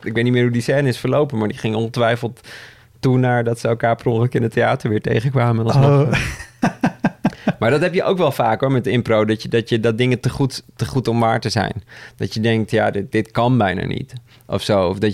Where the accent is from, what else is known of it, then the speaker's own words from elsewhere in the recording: Leiden, South Holland, Netherlands; Ik kom uit Leiden.